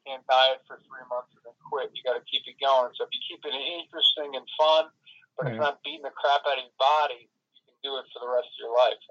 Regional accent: New York, United States; I grew up in Long Island

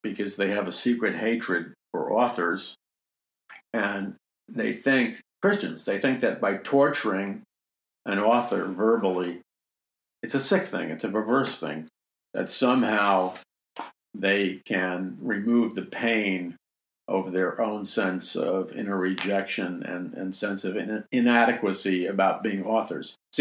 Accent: Queens, New York, United States; I grew up in Jackson Heights, Queens, and Trump grew up in Queens also, where you speak a tough guy language.

